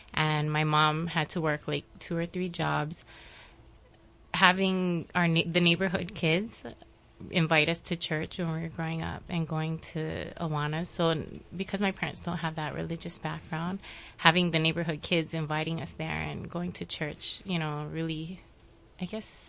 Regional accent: Pearl City, Hawaii, United States; also born or lived in Makakilo; For most of my life, I grew up in Pearl City. The earlier part, I grew up in Makakilo till half of sixth grade.

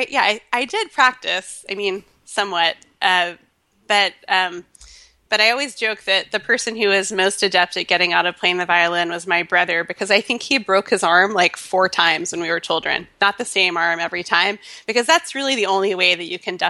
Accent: Memphis, Tennessee, United States; born there; accent: Southern; which is that despite the tragic loss of my Southern accent, I was born in Memphis, Tennessee.

